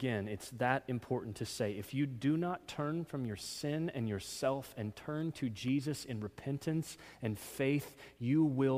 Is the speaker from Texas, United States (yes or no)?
yes; Texas, United States; I'm a decent person. I'm a Texan.